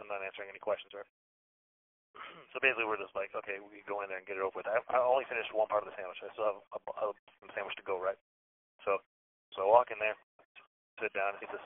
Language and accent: English; Chicago, Illinois, United States; And I tell him, yeah, I'm from Chicago.